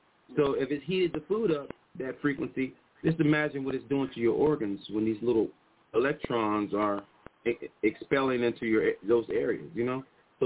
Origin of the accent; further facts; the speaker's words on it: Fairfax, Virginia, United States; we had microwaves built into our house. I grew up in Fairfax.